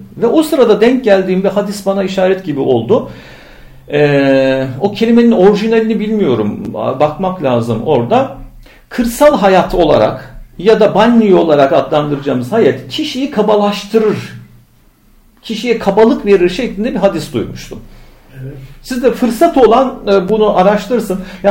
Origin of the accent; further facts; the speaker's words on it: Ankara, Turkey; ben Ankara'da doğup büyüdüm, büyük şehirde. Daha sonra birkaç yıllık bir ilçede görev yaptım. 7-8 yıl. Ondan sonra tekrar İstanbul'a geldim.